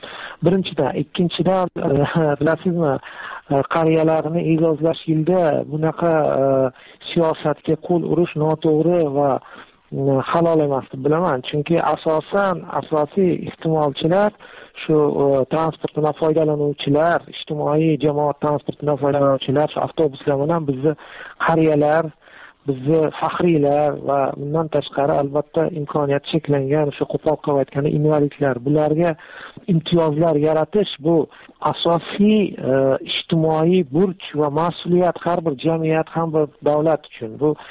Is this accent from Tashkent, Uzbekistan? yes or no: yes; Tashkent, Uzbekistan; ko'p turamiz Toshkentlikmiz.